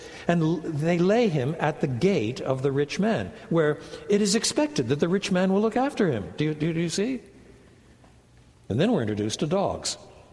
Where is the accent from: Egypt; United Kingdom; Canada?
Canada; French Canada; I was brought up in French Canada